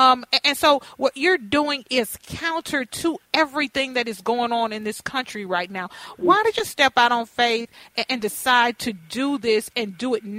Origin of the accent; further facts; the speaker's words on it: Texas, United States; And I grew up in Texas, and Oklahoma is right next to Texas.